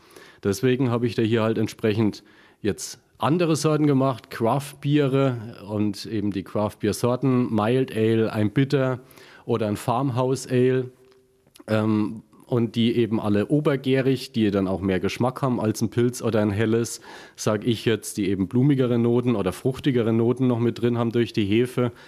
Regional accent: Bavaria, Germany; now in Saarland, Germany; Man hört es vielleicht an meinem Slang, dass ich jetzt kein gebürtiger Saarländer bin, sondern ein Beigeplätschter, sondern ich komme aus Franken, aus Oberfranken, größte Bierdichte weltweit.

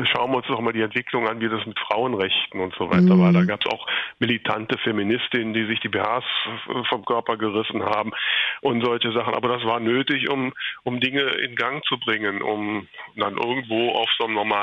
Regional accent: Grefrath, North Rhine-Westphalia, Germany; Es spielt in Grefrath, das ist mein Geburtsort, wo ich auch die ersten 30 Jahre meines Lebens verbracht habe.

